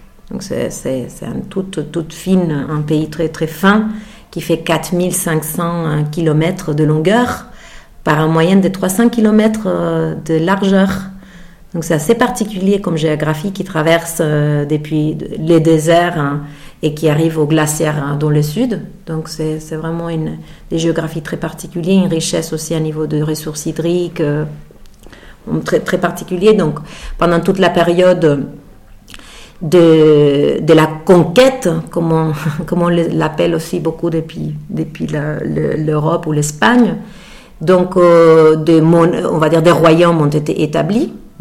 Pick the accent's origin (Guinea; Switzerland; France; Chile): Chile; Donc, oui … Je suis originaire du Chili